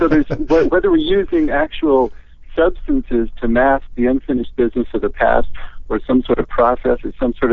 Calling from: San Juan Capistrano, California, United States; I'm calling you from San Juan Capistrano.

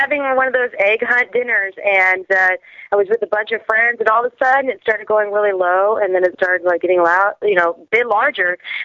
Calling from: San Diego, California, United States; I'm in sunny San Diego, or Earthquake San Diego.

